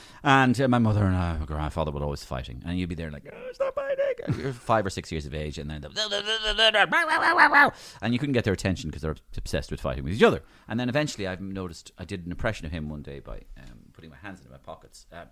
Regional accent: Waterford, Munster, Ireland; So I grew up in Waterford, and a bit good at elocution.

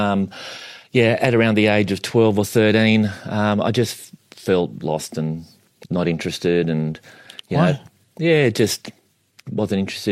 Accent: Albury-Wodonga, New South Wales, Australia; We're from Albury-Wodonga originally.

